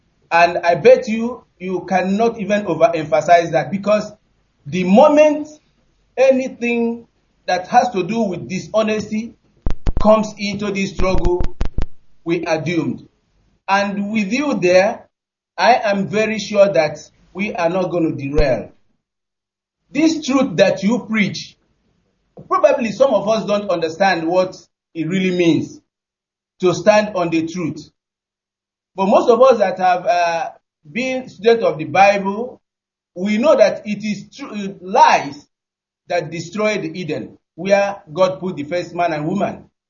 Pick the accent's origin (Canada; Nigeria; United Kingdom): Nigeria; Njaba, Imo; now in Malaysia; This is the voice of … calling from Malaysia, and I'm from Njaba, Imo State, Biafra land.